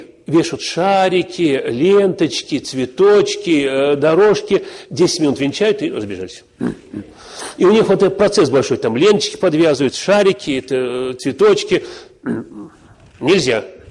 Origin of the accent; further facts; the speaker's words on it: Russia; Мы из России, мы русские. А можно ли нам?